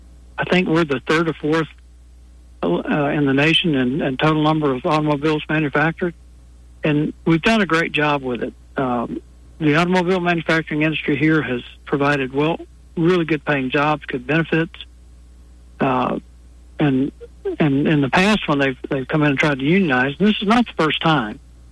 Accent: Hackleburg, Alabama, United States; Kind of like how I grew up in Hackleburg, Alabama. You know, I'm just a blue collar country guy

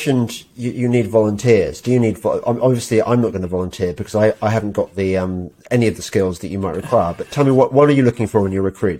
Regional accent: England, United Kingdom; It's very hard to go through that and not come away with the belief that as an Englishman, you've won the lottery in life

